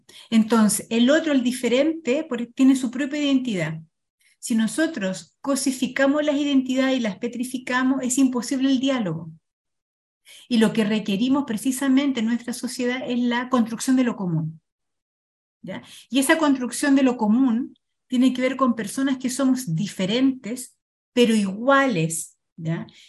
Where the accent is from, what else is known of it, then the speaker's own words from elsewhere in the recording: Chile; Hace 20 años atrás, en mi país, Chile, cuando había una persona de otro país, en la calle, en el trabajo, en la escuela, era un extranjero.